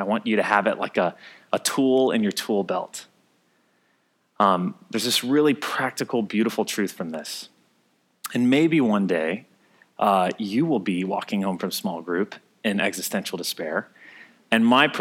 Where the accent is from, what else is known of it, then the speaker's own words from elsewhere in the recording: Southern United States, United States; I was living in England. I was from the South, and nobody cared about country music